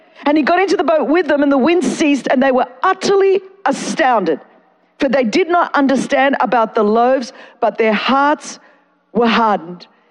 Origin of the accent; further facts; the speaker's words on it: Australia; I'm Australian, so we say Mark.